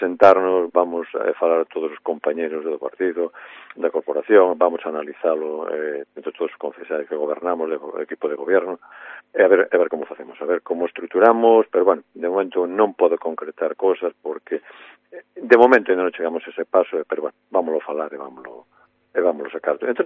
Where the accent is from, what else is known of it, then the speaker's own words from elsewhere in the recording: Mondoñedo, Galicia, Spain; Eu conozco Mondoñedo, conozco todos os veciños porque nacín en Mondoñedo, criei-me en Mondoñedo